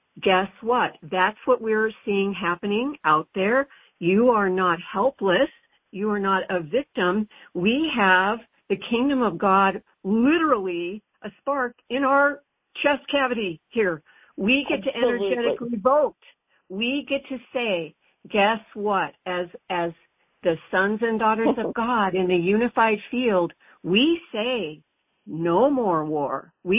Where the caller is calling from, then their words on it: Mount Shasta, California, United States; I'm calling from Mount Shasta, California.